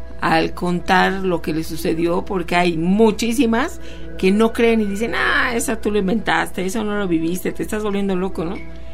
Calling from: León, Guanajuato, Mexico; de León, Guanajuato.

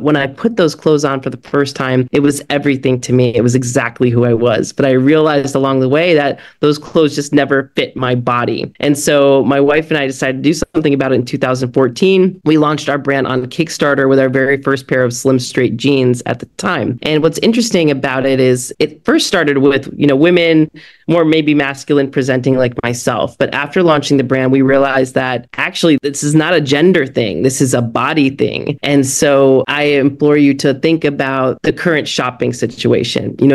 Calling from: San Diego, California, United States; So I'm in from San Diego right now.

